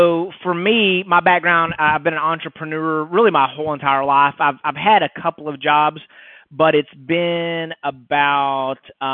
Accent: Texas, United States; I'm kind of from the Dallas area, just north of Dallas.

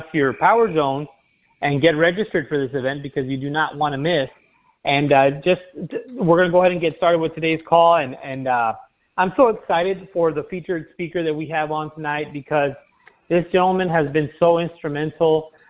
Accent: Edinburg, Texas, United States; I'm from Edinburgh, Texas

